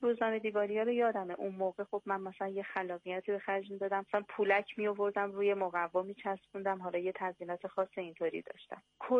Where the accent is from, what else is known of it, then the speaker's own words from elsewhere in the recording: Mashhad, Razavi Khorasan, Iran; born there; من در شهر مشهد به دنیا اومدم و دوران خیلی کمی رو در مشهد بودم در دوران کودکی. پدرم نظامی بودن، به دلیل شغل که داشتن ما شهرهای مختلف رو رفتیم و زندگی کردیم.